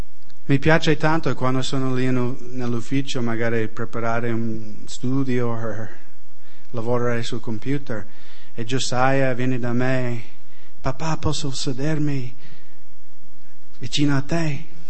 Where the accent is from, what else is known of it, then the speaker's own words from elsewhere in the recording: United States; Italian is a second language; veramente vengo dagli Stati Uniti